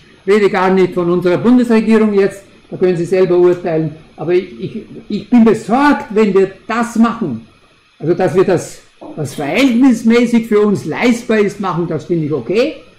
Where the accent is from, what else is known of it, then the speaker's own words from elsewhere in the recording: Upper Austria, Austria; auch bei uns in Österreich, da oben im Mühlviertel bin ich groß gewachsen bei den Prämonstratenern.